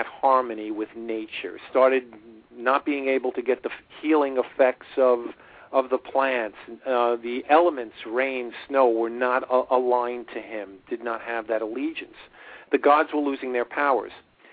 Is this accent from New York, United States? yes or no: yes; Brooklyn, New York, United States; born there; I was born in Brooklyn.